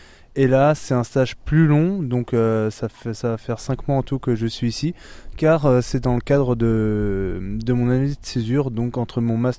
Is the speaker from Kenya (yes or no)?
no; Dijon, Bourgogne-Franche-Comté, France; moved away as an adult; À la base, je suis bourguignon, j'ai vécu à Dijon, et ensuite pour les études, je suis parti en école de commerce à Clermont-Ferrand, et c'est dans le cadre de cette école de commerce que je suis en stage ici.